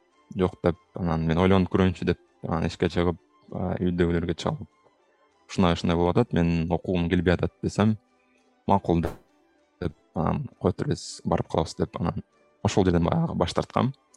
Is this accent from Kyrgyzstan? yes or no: yes; Jalal-Abad Region, Kyrgyzstan; мен деле ошол кичинекей эле баягы Жалал Абаддын Аксы районунда кичинекей ошол борборунда чоңойдум. Ал жерде ал убакта бир 10,000 киши жашаса керек.